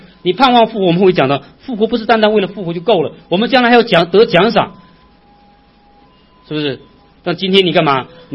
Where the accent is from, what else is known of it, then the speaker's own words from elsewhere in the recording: Northeast China, China; accent: Northeastern Mandarin; 我们东北话就是什么？你破罐破摔